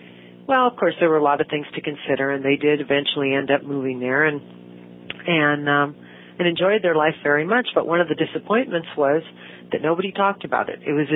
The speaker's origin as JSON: {"language": "English", "town": "Chicago", "region": "Illinois", "country": "United States", "also_born_or_lived": "South Dakota", "moved": "yes", "said": "Actually, I was originally from Chicago, moved to South Dakota, and then from there had lived several places"}